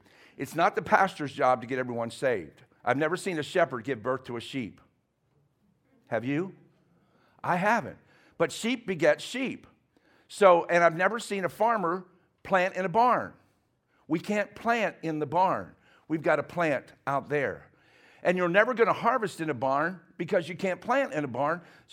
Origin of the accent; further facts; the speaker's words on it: Pennsylvania, United States; It's a good German name. I'm originally from Pennsylvania.